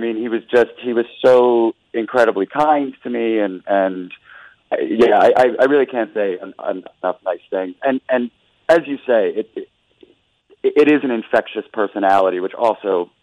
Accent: Philadelphia, Pennsylvania, United States; I grew up in Philadelphia, everyone's a Democrat

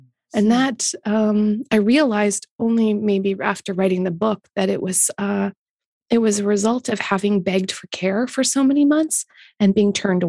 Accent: Canada; as a Canadian.

